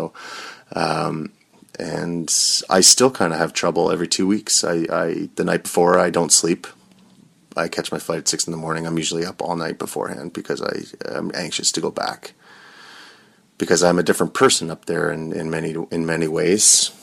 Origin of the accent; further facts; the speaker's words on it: Nova Scotia, Canada; I'm from Nova Scotia, and I took 5 years of post-secondary education here